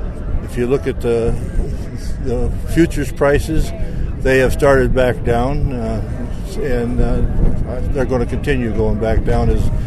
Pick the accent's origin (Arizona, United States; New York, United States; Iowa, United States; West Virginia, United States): Iowa, United States; Anamosa; I'm from Anamosa, over by Cedar Rapids, and I farm in that area.